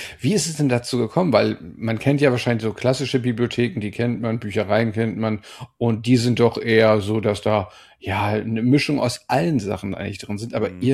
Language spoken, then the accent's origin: German; Germany; Also ich muss sagen, als Deutscher kannte ich leider die Villa Fantastica bis vor ein paar Tagen noch nicht.